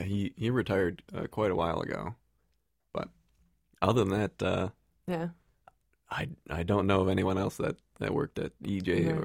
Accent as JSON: {"language": "English", "town": "Binghamton", "region": "New York", "country": "United States", "tie": "born or raised there", "said": "I was born and raised in Binghamton. I've got a lot of family around the area."}